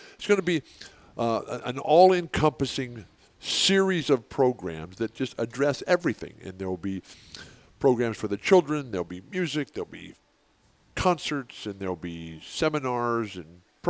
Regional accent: San Diego, California, United States; is going to be here in San Diego, my hometown, and we're going to be just doing stuff all week long.

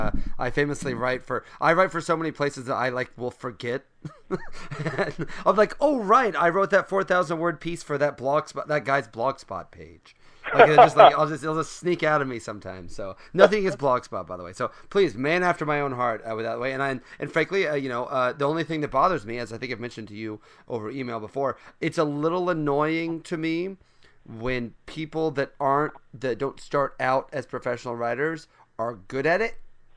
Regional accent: Midwest, United States; Maybe this is growing up in the Midwest, but the storms seemed, you know, bad, but they didn't seem, you know, tornado-y.

